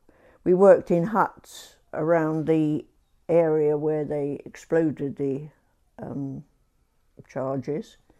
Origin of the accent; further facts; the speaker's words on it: London, United Kingdom; born there; I was born in London. 24th of December 1926.